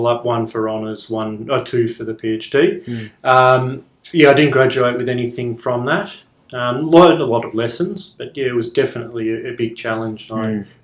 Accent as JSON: {"language": "English", "town": "Sydney", "region": "New South Wales", "country": "Australia", "tie": "born or raised there", "lives_now": "Melbourne, Australia", "said": "physiotherapist. Yeah, I grew up in Sydney, moved down to Melbourne about 4 years ago to study physio, but I had a bit of a career before that up in Sydney."}